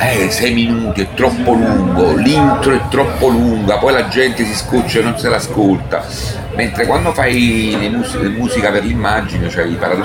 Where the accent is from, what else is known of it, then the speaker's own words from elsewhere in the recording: Campania, Italy; accent: Neapolitan; Poi noi ovviamente abbiamo anche una fortuna, che il nostro dialetto è un dialetto che grazie al cinema, alla musica, si è molto diffuso, diciamo, ecco, un dialetto cioè se tu canti napoletano è più facile